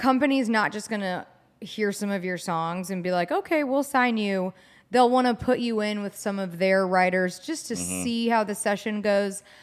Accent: St. Louis, Missouri, United States; I grew up in St. Louis and when I would travel to like LA.

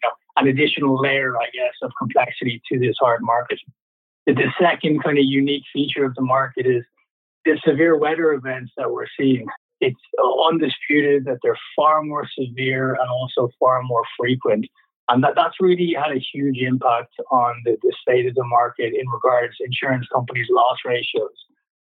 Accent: Dublin, Leinster, Ireland; moved away as an adult; now in Vancouver, Canada; I started my career in Dublin, Ireland, my hometown, fresh out of university with no idea what I was getting myself in for. But it's been, yeah, a very interesting and enjoyable career to date. It's taken me to Canada. I moved here in 2014 to Vancouver.

